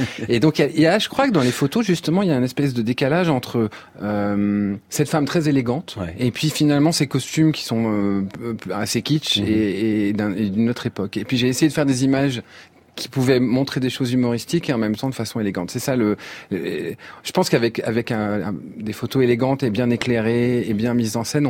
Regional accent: France; sauf que moi, je suis français

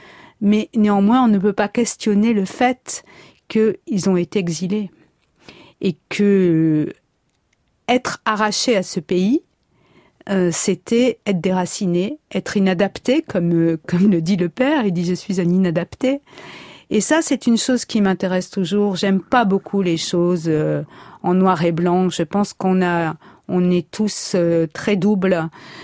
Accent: Marseille, Provence-Alpes-Côte d'Azur, France; born or raised there

